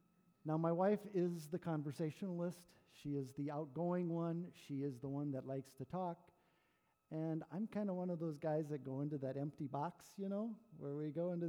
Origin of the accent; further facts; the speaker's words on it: Menno, South Dakota, United States; Yes, I am Roger's cousin, born and raised in Menno. … Actually lived right across from Bill and Judy Headley, so that's where I grew up.